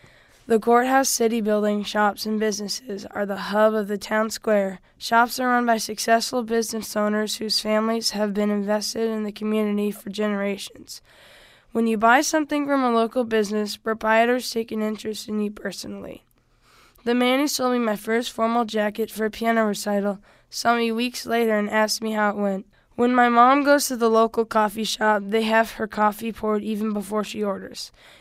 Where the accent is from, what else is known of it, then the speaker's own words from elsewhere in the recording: Macomb, Illinois, United States; he is referring to my hometown, Macomb, Illinoi